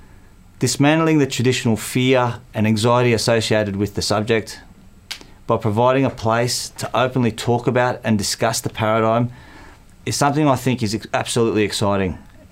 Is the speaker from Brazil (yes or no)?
no; Melbourne, Victoria, Australia; also born or lived in New South Wales; now that I've come back to my hometown of Melbourne, where I have many old friends